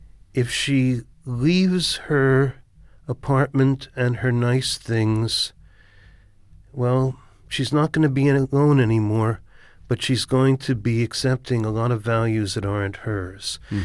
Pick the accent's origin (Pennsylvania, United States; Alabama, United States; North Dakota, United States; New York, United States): New York, United States; Queens; Now, bear in mind, I come from Bayside, Queens.